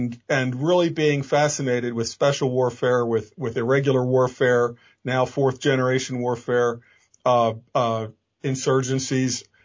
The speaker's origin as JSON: {"language": "English", "town": "Baltimore", "region": "Maryland", "country": "United States", "tie": "born or raised there", "said": "Yeah, I was born in Baltimore in 1957. Went to high school in Baltimore."}